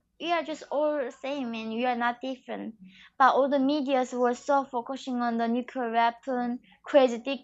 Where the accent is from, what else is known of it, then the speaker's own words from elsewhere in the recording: North Korea; now in South Korea; People just seemed like I deserve it because I was from North Korea.